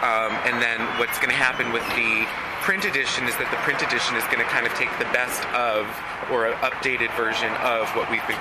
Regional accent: New Orleans, Louisiana, United States; Well, my background, actually, you may know this, but I'm from New Orleans.

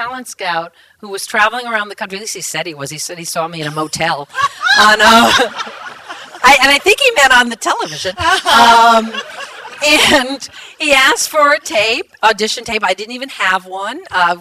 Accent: East Providence, Rhode Island, United States; I grew up in East Providence, and I went home to my parents' house

